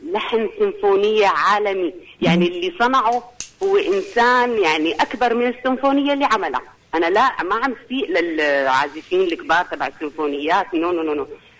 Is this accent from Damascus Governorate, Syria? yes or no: no; Homs, Homs Governorate, Syria; أنا سورية من حمص.